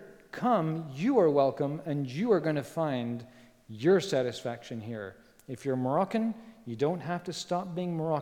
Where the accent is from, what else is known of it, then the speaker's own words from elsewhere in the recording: Spain; Where I grew up in Spain, there are eucalyptus trees.